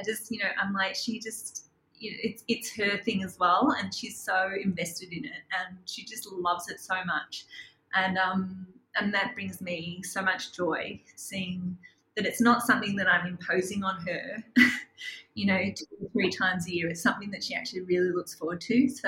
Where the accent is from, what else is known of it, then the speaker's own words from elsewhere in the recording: Frankston, Victoria, Australia; I didn't grow up in regional Victoria. I grew up in Frankston, actually.